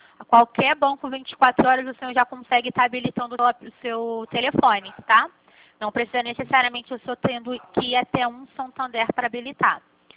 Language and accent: Portuguese; Rio de Janeiro, Brazil; accent: carioca; Eu sou carioca, deu pra perceber?